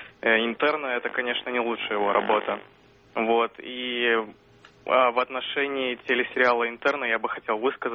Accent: Yaroslavl, Yaroslavl Oblast, Russia; я из Ярославля.

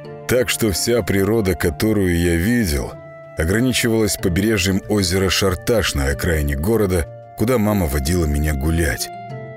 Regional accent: Yekaterinburg, Sverdlovsk Oblast, Russia; born there; Я родился в Свердловске во второй половине 80-х годов, в разгар перестройки.

